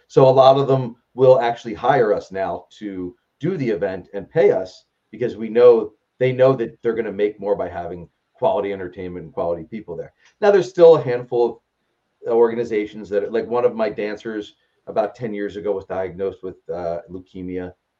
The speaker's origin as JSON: {"language": "English", "town": "Pittsburgh", "region": "Pennsylvania", "country": "United States", "tie": "born or raised there", "also_born_or_lived": "Philadelphia", "said": "growing up in Pittsburgh before we moved to Philadelphia"}